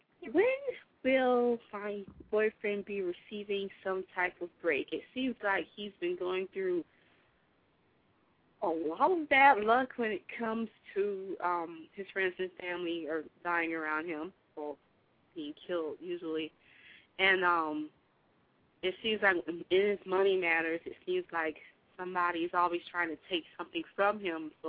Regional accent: South Carolina, United States; I'm from South Carolina.

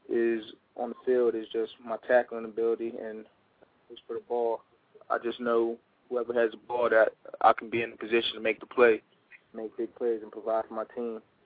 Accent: Collingswood, New Jersey, United States; Yes, I'm originally from Collinswood, New Jersey.

